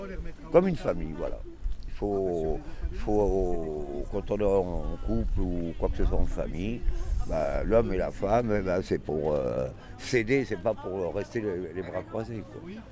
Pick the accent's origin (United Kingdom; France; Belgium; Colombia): France; Paris, Île-de-France; parce que je suis parisien, je suis à Paris.